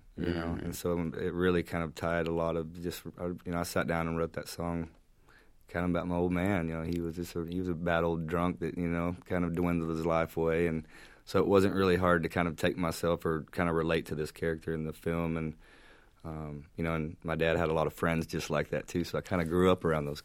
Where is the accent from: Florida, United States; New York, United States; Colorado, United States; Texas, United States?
Texas, United States; also born or lived in New Mexico / California; now in Los Angeles, United States; I went out and I grew up around Texas and New Mexico and ended up out in California and kind of moved west